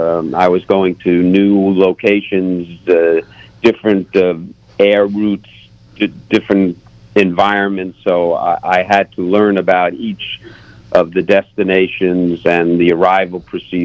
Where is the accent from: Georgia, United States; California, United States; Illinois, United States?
California, United States; Los Angeles; I said, "Well, I'm from Los Angeles. It's the first time here."